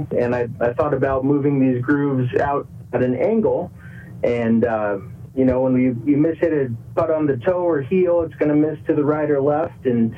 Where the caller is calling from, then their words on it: Denver, Colorado, United States; I'm in Denver, Colorado.